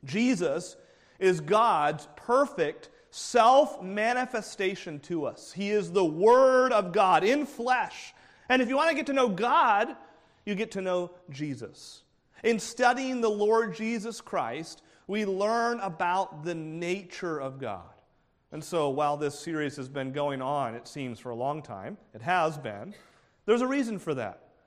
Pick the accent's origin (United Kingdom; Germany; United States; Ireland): United States; How would I, as an American, ever know what you're supposed to do in that kind of situation?